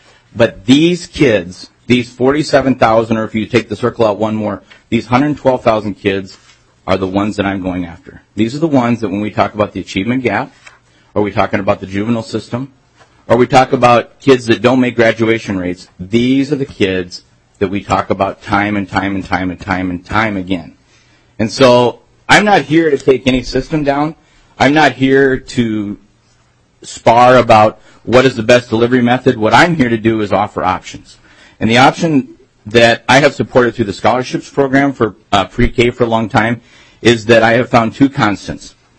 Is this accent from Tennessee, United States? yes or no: no; Nebraska, United States; now in Minnesota, United States; I was able to actually come to Minnesota, which is how you have me. I'm a transplant from Nebraska. I came up through St. Thomas in the seminary.